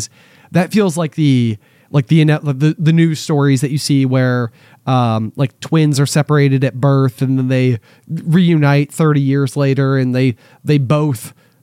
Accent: Roanoke, Virginia, United States; instead of growing up in Roanoke, Virginia, but drop me into like California

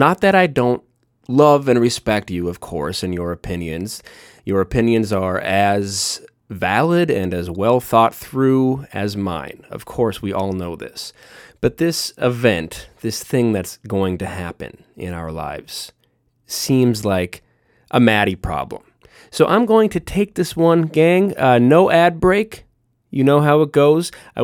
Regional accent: United States; What a beautiful time for Americans to pretend for just a moment in time that we are Irish.

